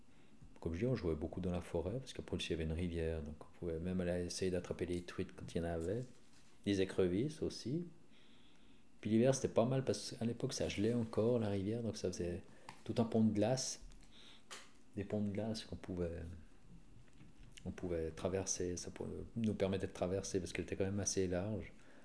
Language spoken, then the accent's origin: French; Nyon, Vaud, Switzerland; donc je suis né à Nyon en 1957